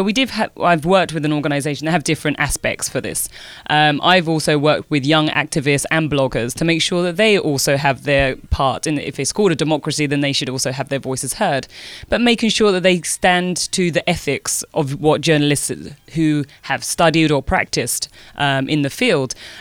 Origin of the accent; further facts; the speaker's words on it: United Kingdom; born there; No, I was actually born in the UK.